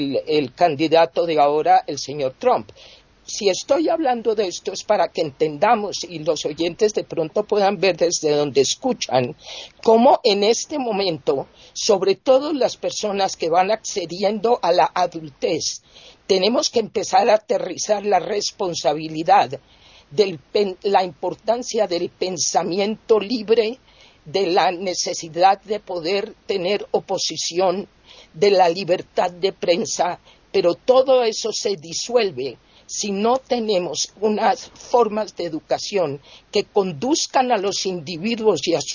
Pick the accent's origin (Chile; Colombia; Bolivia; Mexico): Colombia; eso está pasando en América Latina, por supuesto, en mi país, en Colombia.